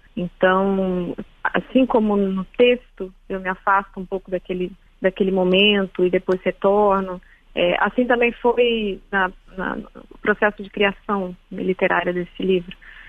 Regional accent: Sarras, Santa Catarina, Brazil; eu me lembrava muito da minha infância, da minha adolescência em Sarras, que é uma cidade pequena, de Santa Catarina, quer dizer, é distante, mas ecoa, né?

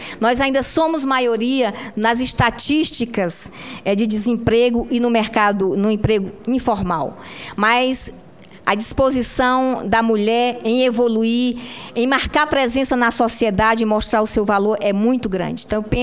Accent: Roraima, Brazil; Nós somos de Roraima, sabemos das dificuldades do interior da região amazônica como um todo

